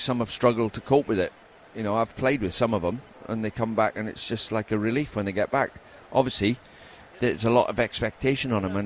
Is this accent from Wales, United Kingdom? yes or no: yes; Wales, United Kingdom; When you play for England, by the way, I'm in Welsh, so I can say it.